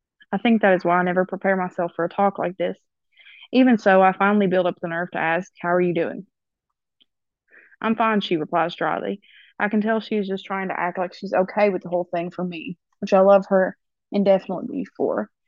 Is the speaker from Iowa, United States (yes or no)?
no; Kentucky, United States; Growing up in Kentucky, we have seen cancer all our lives